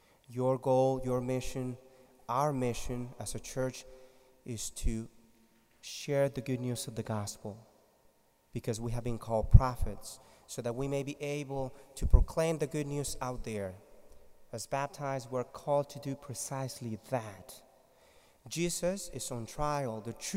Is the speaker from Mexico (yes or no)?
yes; Mexico; English is a second language; I'm from Mexico. I was not made in the cold. I'm not used to this weather.